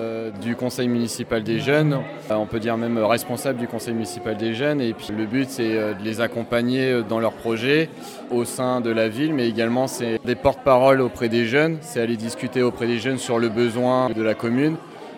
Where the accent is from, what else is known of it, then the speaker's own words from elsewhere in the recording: Hauts-de-France, France; now in Crépy-en-Valois, France; Pas du tout, je suis d'origine de la Somme et je suis arrivé sur Compiègne dans un premier temps et puis après le hasard a fait que je suis arrivé à Crépy.